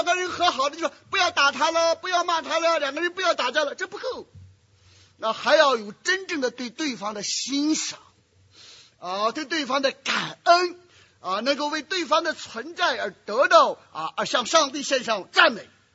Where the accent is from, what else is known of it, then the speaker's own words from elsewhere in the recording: China; 我们中国人的信仰，我们中国人的研究，缺乏那种为真理而真理